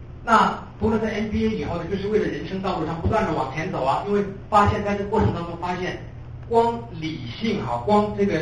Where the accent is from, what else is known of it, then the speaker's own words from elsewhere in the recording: China; 我们从中国来